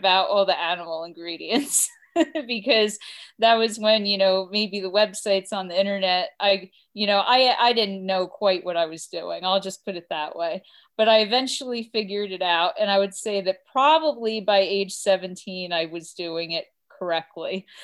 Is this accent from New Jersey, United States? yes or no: yes; New Jersey, United States; now in Long Island, United States; Well, today I'm living on Long Island. I'm originally from New Jersey.